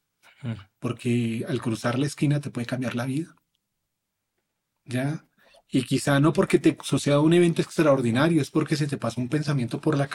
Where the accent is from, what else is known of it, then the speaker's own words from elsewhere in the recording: Popayán, Cauca, Colombia; born there; also born or lived in Manizales / Pereira; yo nací en Popayán, pero luego viví en Manizales, luego viví en Pereira